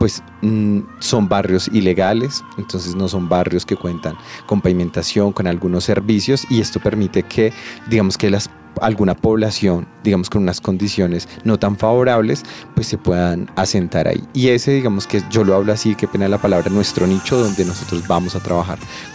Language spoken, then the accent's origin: Spanish; Bosa, Bogotá, Colombia; digamos que la mayoría somos de BOSA, vivimos actualmente, pues también vivo en la localidad de BOSA